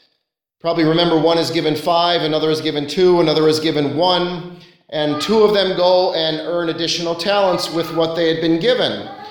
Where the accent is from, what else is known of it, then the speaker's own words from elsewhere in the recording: California, United States; Church I grew up in California, we had two men, both wonderful, faithful men of God.